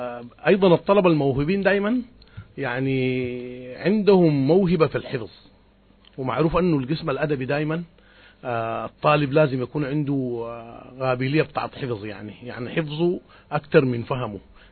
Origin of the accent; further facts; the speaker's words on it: River Nile, Sudan; من مواليد غرية السلمة، ريفي جنوب بربر.